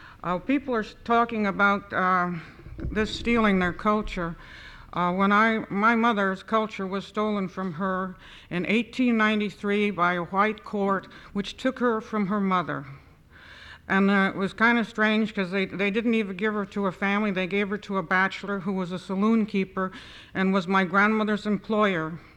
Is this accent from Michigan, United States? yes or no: no; New York City, New York, United States; also born or lived in Miami; Anyway, I was born in Miami, Florida. I have never lived in Alaska. I have visited many times. My mother, as I said, never returned. I grew up in New York City, and I should have grown up there.